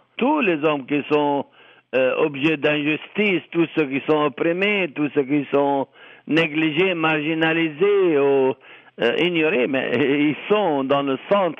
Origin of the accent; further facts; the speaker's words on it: Palestine; French is a second language; Nous ne sommes pas que des Arabes, nous sommes des Palestiniens arabes.